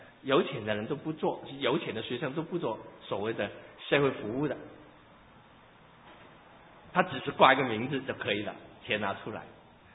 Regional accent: Hong Kong; now in United States; 我从东南亚来美国的时候，其实东南亚很多机会做善事，就是我从香港过来做善事

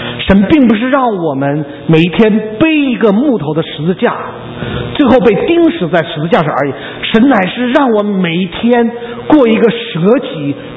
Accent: China; 所以艾瑞克·利德跟我们中国人是非常非常有渊源的。

